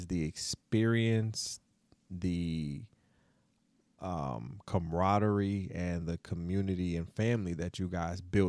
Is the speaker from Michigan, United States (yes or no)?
yes; Detroit, Michigan, United States; also born or lived in Florida; I'm from Detroit. I was born in Florida.